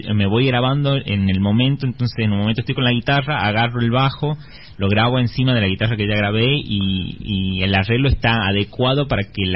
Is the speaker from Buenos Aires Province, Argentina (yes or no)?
no; Simoca, Tucumán, Argentina; Y arranqué bailando folclore en Simoca, en mi pueblo. Es tradición aprender a bailar folclore cuando uno es chico.